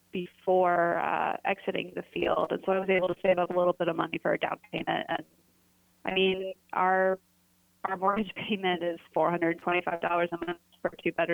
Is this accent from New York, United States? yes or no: no; Louisville, Kentucky, United States; also born or lived in Cincinnati; I'm from Louisville, but I went and got my undergrad in Cincinnati in the Midwest, and then I kind of like hopped around there a little bit.